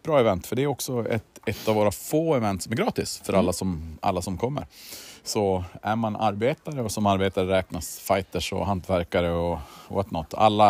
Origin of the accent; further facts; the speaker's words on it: Luleå, Norrbotten County, Sweden; Det vore enklare om det var hemma i Luleå.